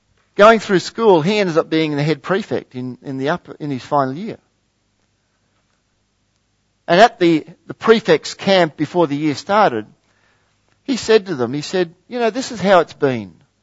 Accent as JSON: {"language": "English", "town": "Harvey", "region": "Western Australia", "country": "Australia", "tie": "born or raised there", "said": "I grew up in Harvey. First 15 years of my life in Harvey, and I was quite a mischievous little schwerp, you know. But we lived a little bit on the outskirts of the town."}